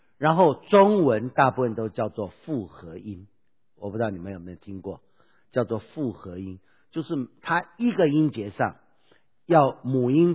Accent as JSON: {"language": "Chinese", "country": "Taiwan", "tie": "born or raised there", "said": "我小时候哈，那个你知道小时候在台湾哈"}